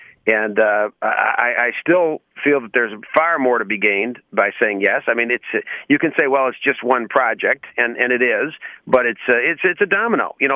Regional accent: United States; I'm an American. I'm a small D Democrat.

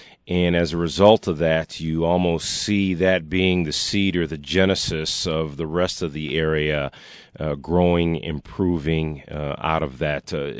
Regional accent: Mount Clemens, Michigan, United States; and I think I have a little interest, too, growing up in the Mount Clemens area.

